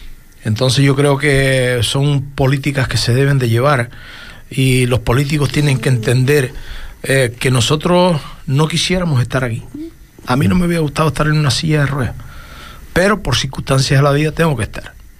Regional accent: Lanzarote, Canary Islands, Spain; Yo soy de Lanzarote

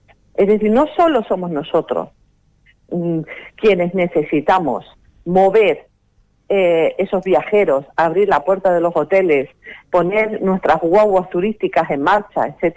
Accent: Canary Islands, Spain

